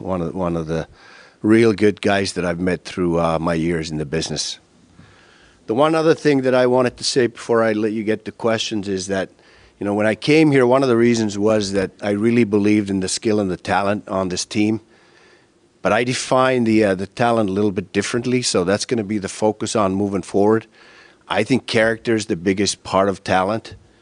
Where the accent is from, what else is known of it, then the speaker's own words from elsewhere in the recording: Finland; reminds me a little bit of my home country, Finland